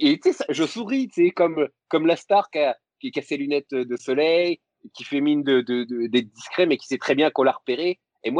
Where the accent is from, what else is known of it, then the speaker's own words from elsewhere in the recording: Grand Est, France; Tu sais, moi, je suis Lorrain